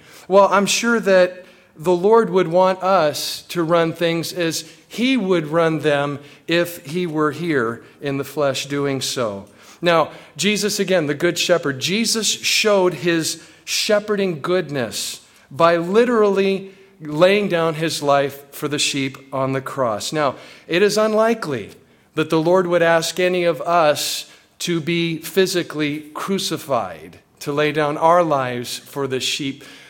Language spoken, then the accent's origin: English; California, United States; now in Memphis, United States; I came from Southern California 16 years ago to move to the Memphis, Tennessee area.